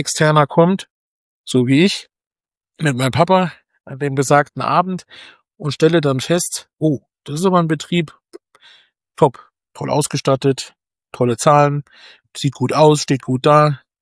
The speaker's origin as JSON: {"language": "German", "region": "Hesse", "country": "Germany", "said": "Ich war kurz in der TZ, der Bayer des Tages. Und das als Hesse muss man auch erstmal schaffen."}